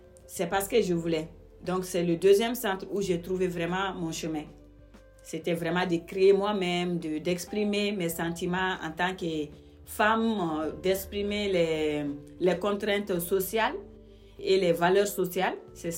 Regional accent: Mali; moi je viens d'un pays qui est très très riche de valeurs et très diversifié culturellement, qui m'a nourri en tant que Malienne.

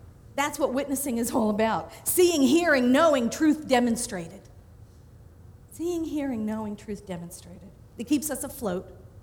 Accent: Staten Island, New York, United States; I lived on Staten Island. I grew up on Staten Island.

